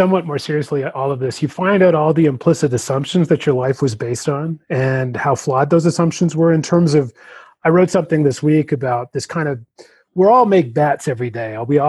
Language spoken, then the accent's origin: English; Canada; now in United States; When I first came to the U.S., I mean, I came from Canada, obviously, and when I first came to the U.S. now, I don't even know, 20 years ago